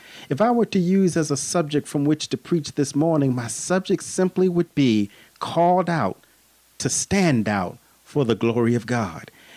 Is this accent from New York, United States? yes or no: yes; New York City, New York, United States; As a young man growing up in the East New York, Brownsville section of Brooklyn, New York, in Lewis H. Pinkhouse's